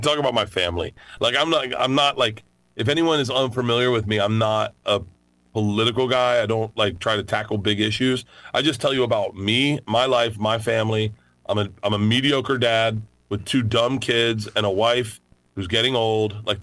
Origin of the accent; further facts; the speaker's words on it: Florida, United States; I grew up in Florida, but you gotta, like, we had no civic pride in Florida when I grew up.